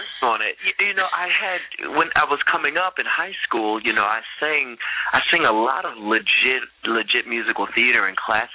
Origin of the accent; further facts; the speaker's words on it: Philadelphia, Pennsylvania, United States; I'm from Philadelphia.